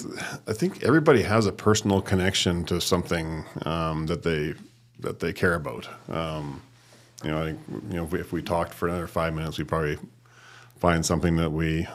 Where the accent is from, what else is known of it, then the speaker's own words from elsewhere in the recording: Northern Ireland, United Kingdom; born there; I grew up in a very humble family. My dad was a high school principal. I'm a first generation immigrant. I was born in Northern Ireland.